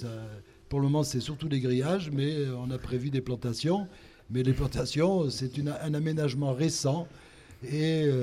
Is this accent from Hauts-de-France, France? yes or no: yes; Lille, Hauts-de-France, France; born there; Je suis né à Lille. Ouais. Mais devenu méditerranéen